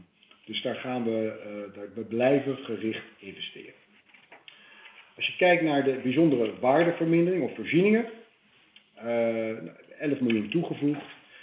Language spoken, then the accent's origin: Dutch; Berlin, Germany; born there; Dutch is a second language; Ik ben zelf geboren in Berlijn.